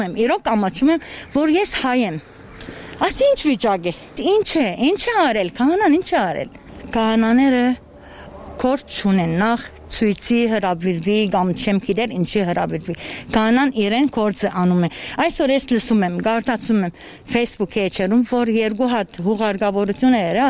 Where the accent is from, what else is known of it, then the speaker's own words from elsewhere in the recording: Ashtarak, Aragatsotn, Armenia; Եվ կսպասեմ սա աշտարակի ժողովուրդը, ես աշտարակցի եմ։